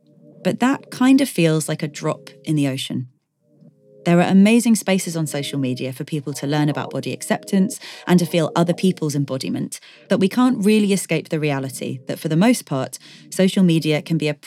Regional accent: United Kingdom; I'm dual heritage. I'm British and Sri Lankan. But I'm white passing.

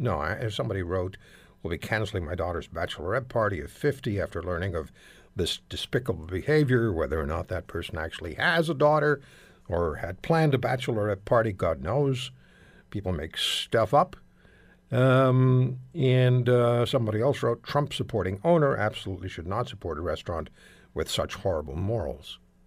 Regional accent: Canada; So as one Canadian, I'm inclined to want to apologize to that American for who was so insulted.

